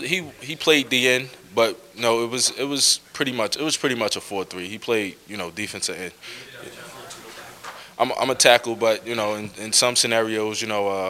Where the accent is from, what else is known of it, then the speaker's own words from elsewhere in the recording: New Jersey, United States; you guys know that he's from Jersey, so, you know, and I'm from Jersey